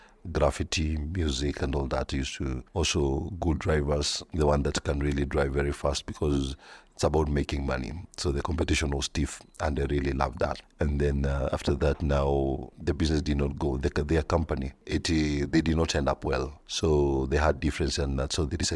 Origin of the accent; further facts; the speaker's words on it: Nairobi, Kenya; I was born and raised in Kahawa Barracks, actually. Then we lived in Kahawa in Dani. My father was a soldier back then.